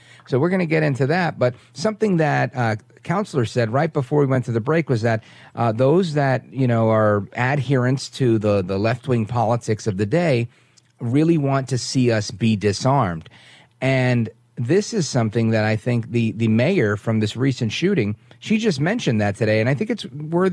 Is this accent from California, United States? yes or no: no; Brooklyn, New York, United States; You know, I grew up in Brooklyn.